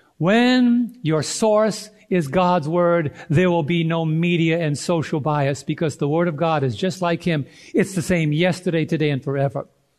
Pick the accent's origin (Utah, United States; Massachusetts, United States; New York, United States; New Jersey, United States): New York, United States; I am a New Yorker living in Southern Illinois. If you were raised in New York, you're never a former New Yorker because my mindset is always there.